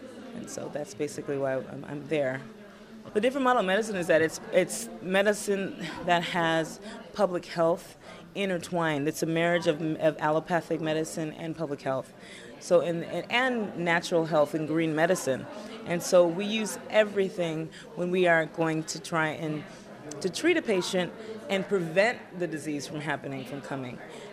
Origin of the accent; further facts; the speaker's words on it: Los Angeles, California, United States; because I grew up in Los Angeles, but I don't think I've ever been around that many different people from different ethnic groups